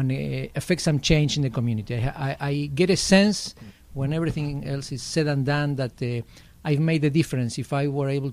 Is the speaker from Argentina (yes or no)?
yes; Argentina; English is a second language; moved away as an adult; I'm from Argentina. I left very young, though. I was 18 when I left. I've been in the country for 32 years.